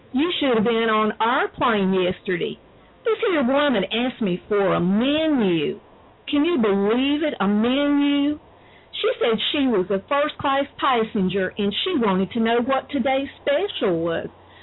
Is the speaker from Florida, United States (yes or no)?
no; Hazard, Kentucky, United States; Actually, I'm from Hazard, Kentucky.